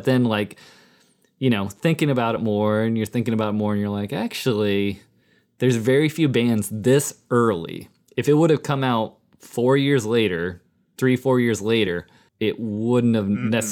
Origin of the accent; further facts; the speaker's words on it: Louisville, Kentucky, United States; Like, obviously we know them, we're from Louisville.